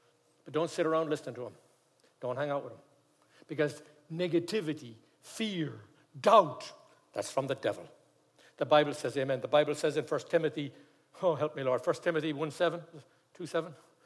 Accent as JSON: {"language": "English", "region": "London", "country": "United Kingdom", "tie": "born or raised there", "also_born_or_lived": "Amsterdam, Netherlands", "said": "when I was a young man growing up in London and worked in Amsterdam, as a very young man"}